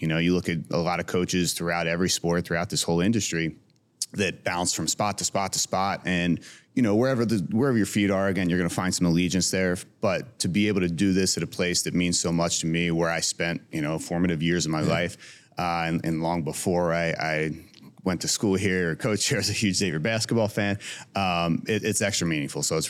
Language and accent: English; Cincinnati, Ohio, United States; growing up on the West Side of Cincinnati, it's a blue collar tough like Adam is.